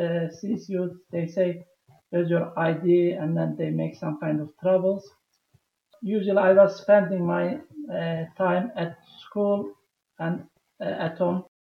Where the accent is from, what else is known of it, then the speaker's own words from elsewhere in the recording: Turkey; English is a second language; I am from Turkey.